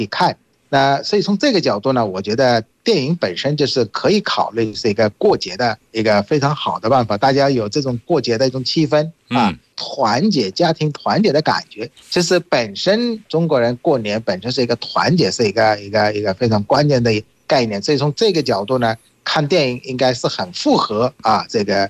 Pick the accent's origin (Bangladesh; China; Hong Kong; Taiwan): Bangladesh; Chinese is a second language; 就比如说孟加拉国啊，我们老家的电影呢